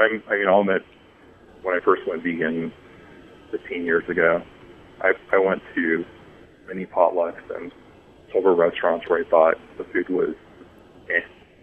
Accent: Southwest, United States; Plus, there are a ton of Southwestern recipes in there because I grew up in the Southwest, and that's just the food that I love.

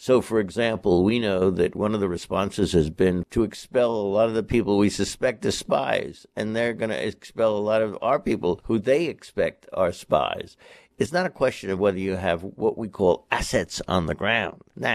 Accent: New York, United States; But, you know, I grew up in New York. I never went, not once.

